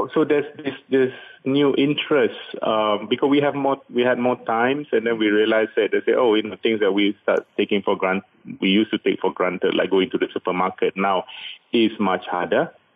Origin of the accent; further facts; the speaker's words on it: Malaysia; Malaysian being Malaysian, we are quite impatient.